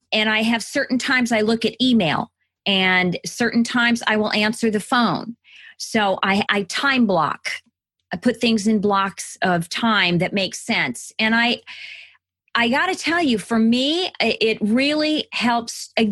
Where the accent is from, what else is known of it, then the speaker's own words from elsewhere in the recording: Midwest, United States; When I stopped thinking about my pocketbook, and I can tell I'm from the Midwest, pocketbook.